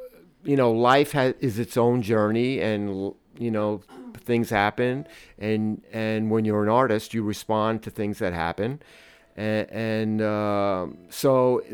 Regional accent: Brooklyn, New York, United States; now in Los Angeles, United States; the funny thing about Tony Visconti is we're both from Brooklyn.

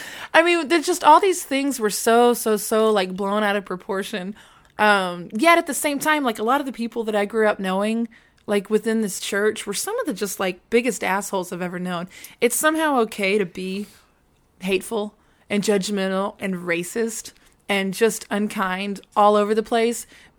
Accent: College Station, Texas, United States; also born or lived in Dallas; I was born in the Dallas area, but when I was super little, we moved to College Station, which is only like marginal East Texas.

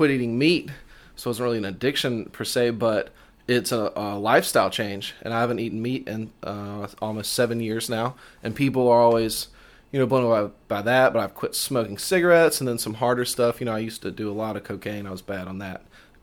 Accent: Montgomery, Alabama, United States; Yeah, I was born in Montgomery.

